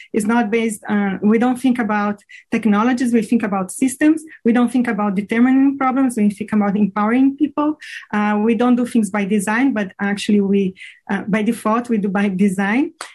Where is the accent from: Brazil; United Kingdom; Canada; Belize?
Brazil; English is a second language; moved away as an adult; now in United States; This accent that you get from me, it's because I'm originally from Brazil. I got my bachelor's there in food processing, and then I came here to the United States 2 decades ago